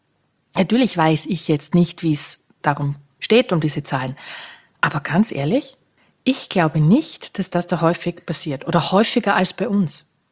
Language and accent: German; Austria; eine ganz andere als bei uns in Österreich.